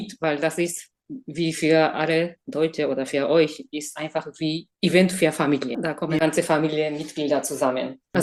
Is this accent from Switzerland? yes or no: no; Japan; German is a second language; now in Germany; Ich komme aus Japan.